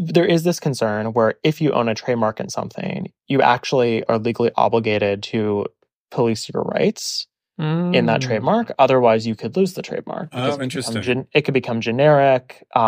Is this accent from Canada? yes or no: no; Midwest, United States; But growing up in the Midwest, we had both. Both tacos.